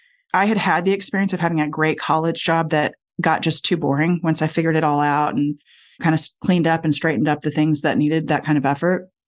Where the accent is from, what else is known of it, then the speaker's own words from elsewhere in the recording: Austin, Texas, United States; He brought her back to Texas. So I was actually born and raised in Austin. I'm a unicorn. I know a lot of people think it's rare to encounter one of us. I have lived elsewhere, but I seem to always come back to Austin.